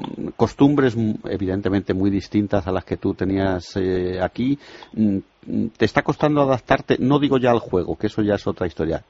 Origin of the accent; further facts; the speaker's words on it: León, Castile and León, Spain; como yo soy leonés